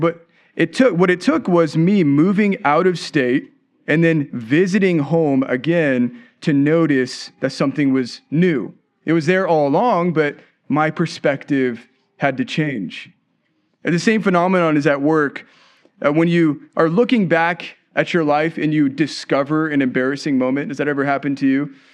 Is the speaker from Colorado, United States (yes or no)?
yes; Colorado, United States; I'm always fascinated when I go back home to my home state of Colorado, where I was born and raised, to see the new stuff that pops up.